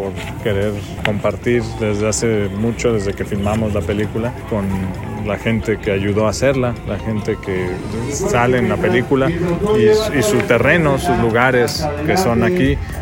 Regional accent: Mexico; también como mexicano estar ahí representando

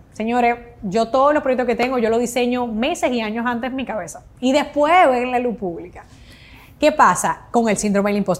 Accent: Dominican Republic; now in Spain; yo soy dominicana, pero realmente lo que es mi carrera profesional, yo la construí, la hice en España.

